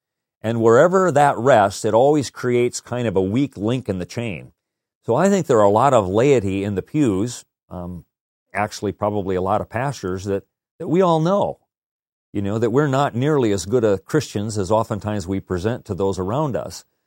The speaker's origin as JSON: {"language": "English", "region": "Midwest", "country": "United States", "said": "You know, I come from the Midwest. It's 18 below zero in Iowa today."}